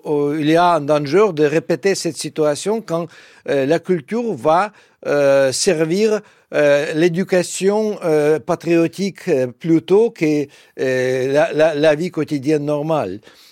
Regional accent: Ukraine; first language uk; French is a second language; Non, c'est ma langue maternelle, comme la langue maternelle de beaucoup des Ukrainiens.

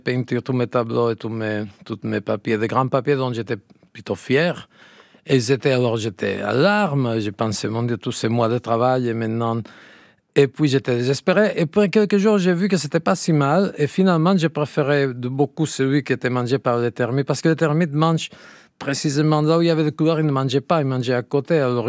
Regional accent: Catalonia, Spain; first language Catalan; French is a second language; Parce que c'est ma langue maternelle. Et si j'écrivais de poésie, probablement j'écrirais en catalan.

